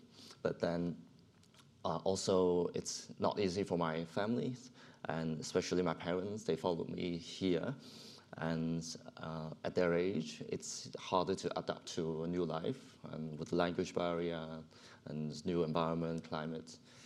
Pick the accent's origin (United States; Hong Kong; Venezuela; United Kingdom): Hong Kong; And I grew up in Hong Kong all my life, even though I spent 3 years of study in Canada. And that's the only time I left Hong Kong. And then I returned.